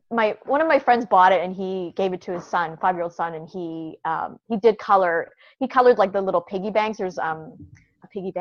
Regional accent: Canada; moved away as an adult; now in United States; I'm originally from Canada.

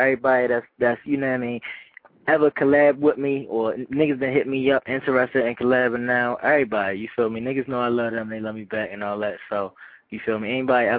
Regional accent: Baltimore, Maryland, United States; I'm from Baltimore, which is a small, big city

